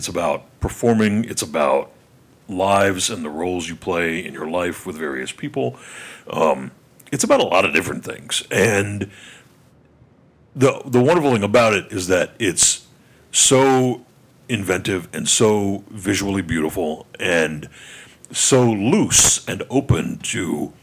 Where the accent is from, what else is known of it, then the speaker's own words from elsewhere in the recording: United States; Because I'm American.